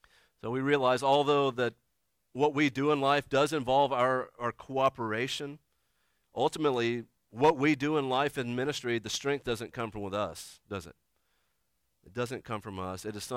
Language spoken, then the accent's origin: English; Alabama, United States; I'm from Alabama, we're in West Virginia